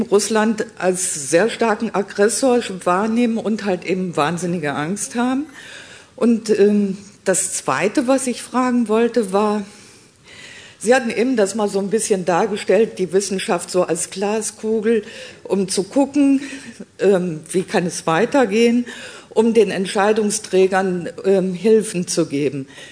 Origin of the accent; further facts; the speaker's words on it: Vellmar, Hesse, Germany; Ich komme ausnahmsweise nicht aus Baunatal. Ich komme aus Vellmar.